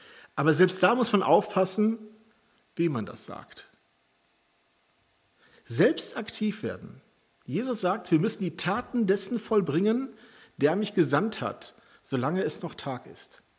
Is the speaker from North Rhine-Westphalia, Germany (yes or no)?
yes; Gelsenkirchen, North Rhine-Westphalia, Germany; born there; Ich bin ja gebürtiger Gelsenkirchener